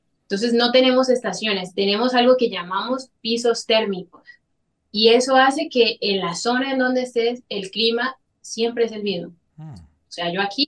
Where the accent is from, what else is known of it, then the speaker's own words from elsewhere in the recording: Cali, Valle del Cauca, Colombia; Yo soy caleña del Valle del Cauca, de otra región. Por ende, mi acento es diferente.